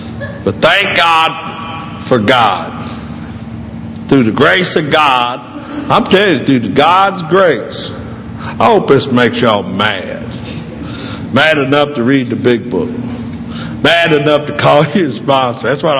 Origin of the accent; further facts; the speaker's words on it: Louisville, Kentucky, United States; I came from Louisville, Kentucky.